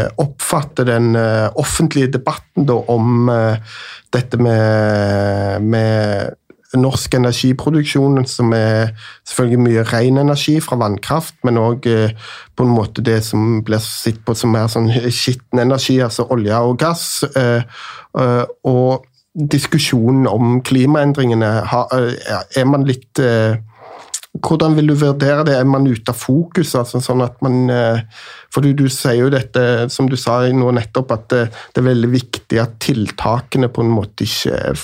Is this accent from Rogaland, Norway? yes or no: yes; Stavanger, Rogaland, Norway; jeg er jo fra Stavanger